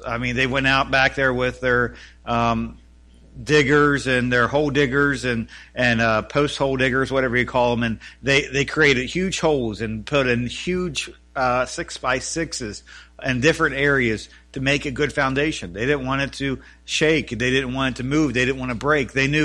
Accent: Elkton, Maryland, United States; as they travel home this afternoon to where I grew up in Elkton, Maryland.

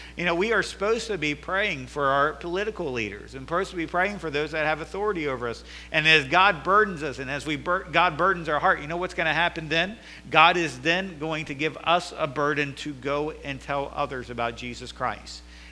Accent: United States; For most of my time, I was at a little Bible college in my hometown. I went to the other church across town.

